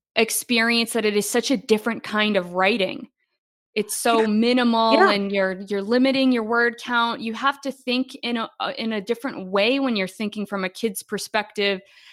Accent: Maine, United States; inspired by my home state of Maine.

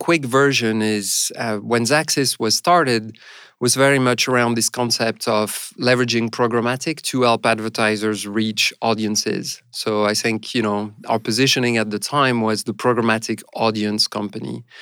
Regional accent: France; English is a second language; So originally I'm from France, or France, as they say over here. And, I've had quite an international sort of background. I actually did my studying partly in the U.S.

